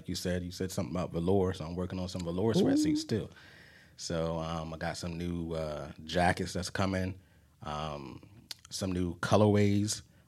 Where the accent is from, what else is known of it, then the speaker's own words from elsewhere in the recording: California, United States; And I'm going to do, like, I'm from South Central, so, you know, I'm coming with the blue and gold and blue.